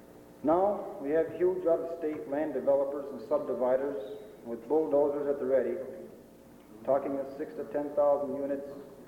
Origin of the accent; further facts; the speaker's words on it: Wanakena, New York, United States; But there was a positive aspect to growing up in Wanakena, one which I always took for granted.